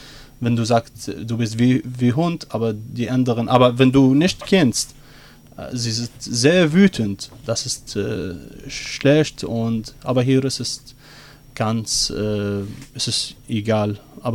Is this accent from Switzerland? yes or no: no; Baghdad, Baghdad Governorate, Iraq; German is a second language; moved away as an adult; Aber ich bin in Bagdad geboren, ich bin dort 29 Jahre dort